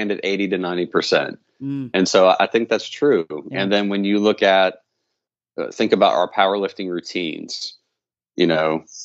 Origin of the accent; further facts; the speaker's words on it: Pennsylvania, United States; also born or lived in Washington, D.C. area; now in Huntsville, United States; I'm in Huntsville now. I'm originally from the Northeast. I was born outside DC, grew up in PA.